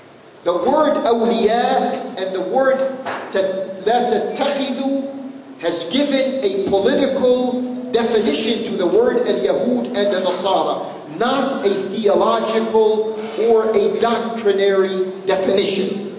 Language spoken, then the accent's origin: English; United States; whether we're Americans, I'm an American, or whether we're Canadians